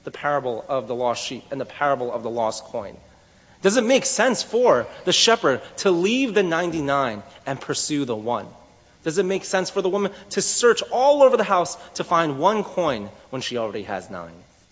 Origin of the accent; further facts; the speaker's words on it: Tenafly, New Jersey, United States; I grew up in the Tenafly area. I went to Tenafly High School